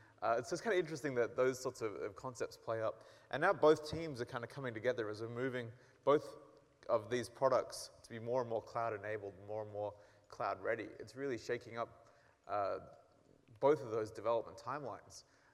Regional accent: Brisbane, Queensland, Australia; also born or lived in Sydney, Australia; now in Redmond, United States; I grew up in Brisbane, actually. I moved to Sydney with Microsoft many years ago now, back in 2007. And then in 2010, moved over to Seattle

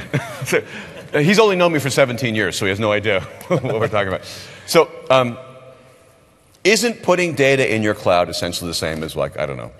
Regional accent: United States; just speaking as an American citizen, we weren't that surprised that our government was spying on us.

